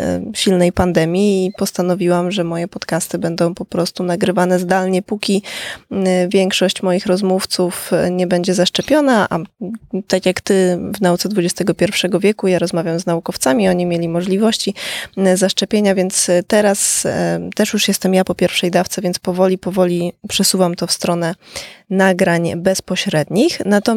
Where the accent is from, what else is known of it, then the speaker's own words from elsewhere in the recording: Skarżysko-Kamienna, Świętokrzyskie Voivodeship, Poland; Pozdrawiam serdecznie, bo jestem ze Skarżyska Kamiennej.